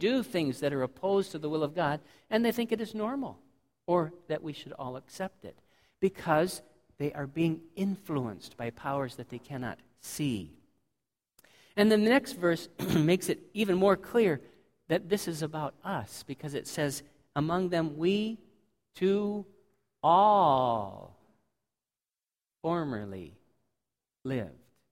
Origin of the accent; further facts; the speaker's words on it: United States; See, we grew up in America, except for Melody. We grew up in America, and we don't think of ourselves so much as a Gentile nation anymore, because we have many generations of Christian heritage.